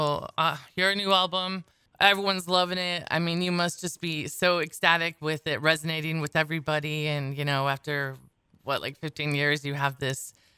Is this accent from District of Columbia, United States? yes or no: no; Chicago, Illinois, United States; because I'm from Chicago, and a lot of friends, we went to see you with the Thirsty Whale in 1990, okay?